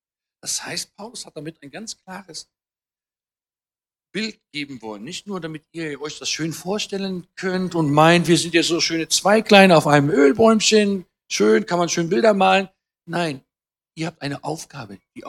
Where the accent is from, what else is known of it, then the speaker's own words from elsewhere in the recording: Austria; so als Österreicher mit Israel plötzlich